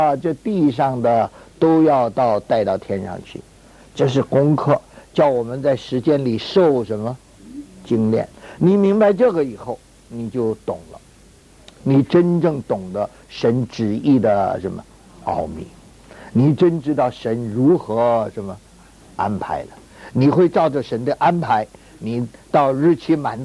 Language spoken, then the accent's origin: Chinese; China; now in Australia; 现在我们是澳洲国民，我们也应当爱这个国家，大家不要说我是中国人啊，那你说我是中国人不爱澳洲这个地方也不对